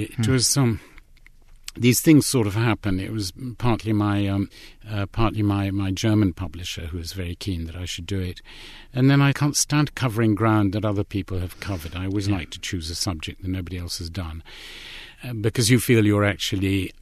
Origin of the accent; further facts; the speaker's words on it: London, United Kingdom; I grew up in London, it was a very Polish home. My parents were Polish exiles as a result of the communist takeover of Poland in the Second World War.